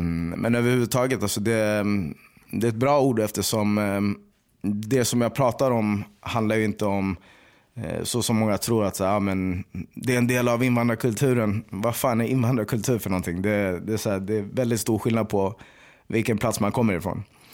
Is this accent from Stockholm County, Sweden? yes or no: yes; Stockholm, Stockholm County, Sweden; Du är från Stockholm, va? Jag bara, jo, varför då?